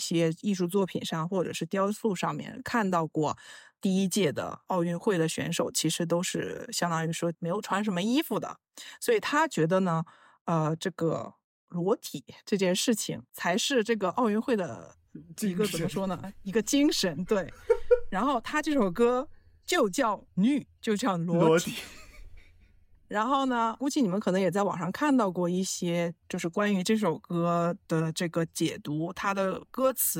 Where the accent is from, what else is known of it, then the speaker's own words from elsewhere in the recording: Paris, Île-de-France, France; 然后呢我们就是巴黎人就沿用了这个牧师